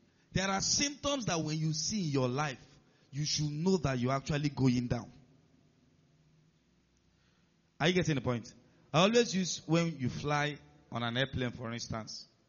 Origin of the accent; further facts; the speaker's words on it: Nigeria; If you are not Nigerian, as a Nigerian, you know.